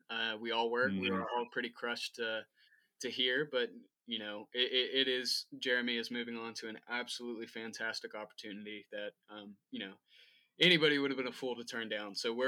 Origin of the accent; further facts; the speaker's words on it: Cross Lanes, West Virginia, United States; I grew up in a town called Cross Lanes, West Virginia.